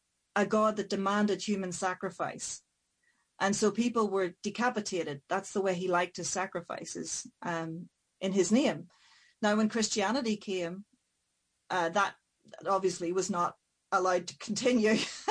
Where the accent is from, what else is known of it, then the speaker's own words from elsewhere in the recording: Ireland; because as the Irish, we always talk about carrying death on our hip, you know, it stays with us.